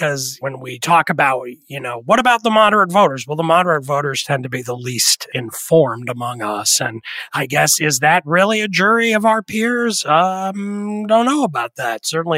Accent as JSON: {"language": "English", "region": "New York", "country": "United States", "tie": "born or raised there", "said": "if not back to when I was a teenager growing up in the New York area"}